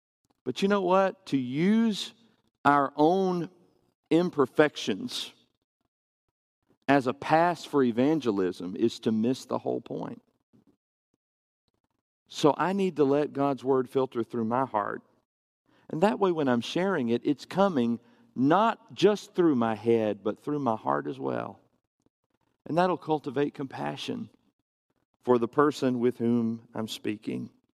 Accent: Pulaski, Tennessee, United States; I'm from Pulaski, Tennessee.

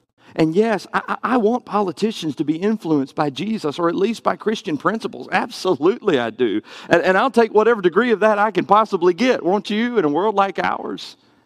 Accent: the South, United States; not just because that's the way I grew up, not just because I was raised in the South

